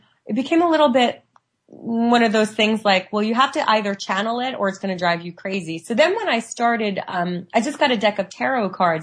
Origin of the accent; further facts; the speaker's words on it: Bronx, New York, United States; And I grew up in the Bronx, which is not really like the super sensitivist environment.